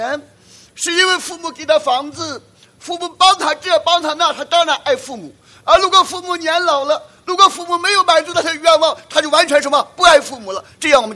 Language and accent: Chinese; China; 那我们中国人之所以常常问你吃饭了没有，你住在哪里啊